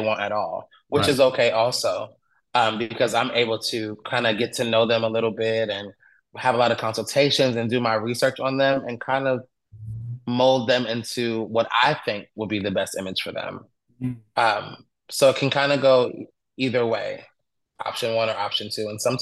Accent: Connecticut, United States; also born or lived in Washington; Like I said, I'm from Connecticut. New York is, you know, very close to there.

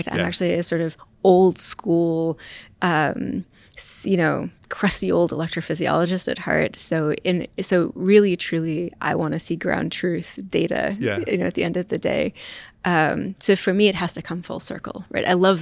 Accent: Poughkeepsie, New York, United States; also born or lived in Dallas; Originally from Poughkeepsie, New York. So fond of upstate. We moved every few years for a while because my dad worked for IBM, actually.

